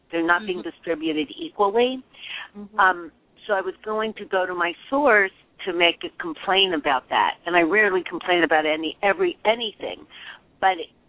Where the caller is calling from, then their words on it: Calabasas, California, United States; Oh, I'm from … I'm in Calabasas, so I'm very close.